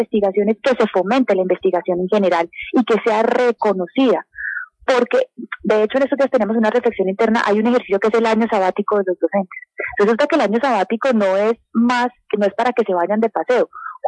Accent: Colombia; cómo nos queremos ver como colombianos

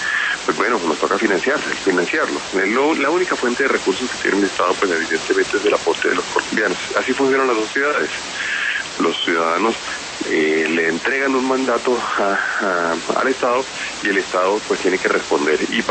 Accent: Colombia; tenemos que mantenerlos en la decisión que traemos como colombianos desde el año 2014 de tener una reforma tributaria estructural

